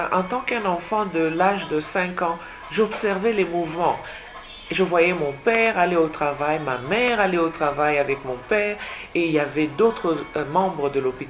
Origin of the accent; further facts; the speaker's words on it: Lubumbashi, Haut-Katanga, DR Congo; born there; parce que je suis en mesure de communiquer en swahili, parce que je suis née à Lubumbashi.